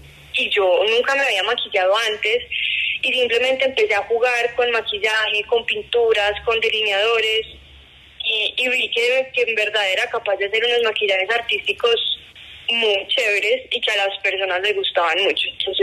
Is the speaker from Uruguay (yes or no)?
no; Manizales, Caldas, Colombia; born there; moved away as an adult; now in Bogotá, Colombia; Yo nací en Manizales en 1995. Sin embargo, vivo en Bogotá hace ya más de 7 años porque me vine para acá a estudiar pues mi carrera universitaria.